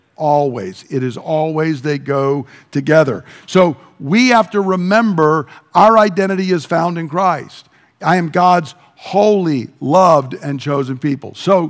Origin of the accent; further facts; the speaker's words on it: United States; I am a male, I am gonna vote in political things, I am an American, I serve as a Marine.